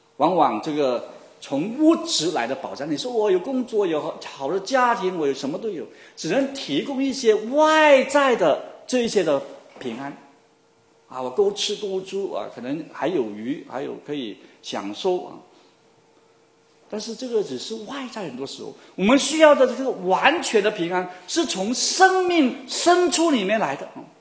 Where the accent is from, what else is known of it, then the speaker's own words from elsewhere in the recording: Guangdong, China; 对不起，我是广东的，所以我很多的这些俗语都是广东话来的啊